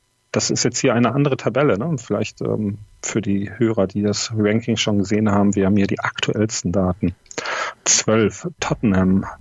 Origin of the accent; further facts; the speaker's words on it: Bad Oeynhausen, North Rhine-Westphalia, Germany; Bei uns in Bad Oeynhausen sagt man das so.